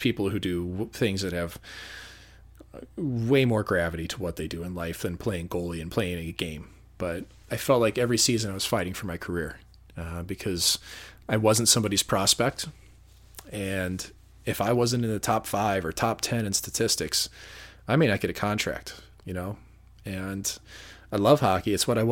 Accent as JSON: {"language": "English", "town": "St. Louis", "region": "Missouri", "country": "United States", "tie": "born or raised there", "said": "I had some friends there that night from my hometown of St. Louis."}